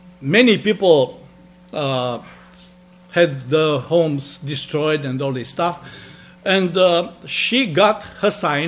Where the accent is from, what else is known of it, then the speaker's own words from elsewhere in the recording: Romania; born there; English is a second language; And both of us, you were born in Romania. You'll never guess from my accent.